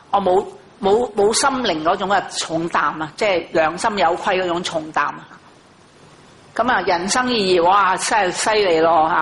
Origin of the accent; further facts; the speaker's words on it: China; 我們中國人說四海之內皆兄弟也